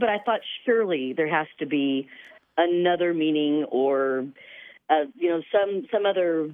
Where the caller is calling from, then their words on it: Evansville, Indiana, United States; I'm calling from Evansville, Indiana.